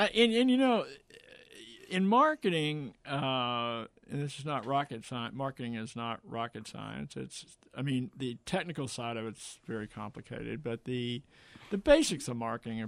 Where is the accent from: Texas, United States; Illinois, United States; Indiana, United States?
Texas, United States; Dallas; I grew up in Dallas, near Dallas